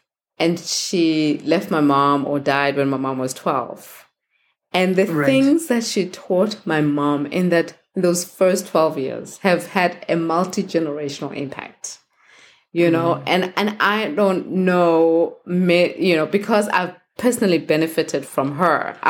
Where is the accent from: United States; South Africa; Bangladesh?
South Africa; Soweto, Gauteng; that focuses on just being able to give back, you know, to my hometown, Soweto.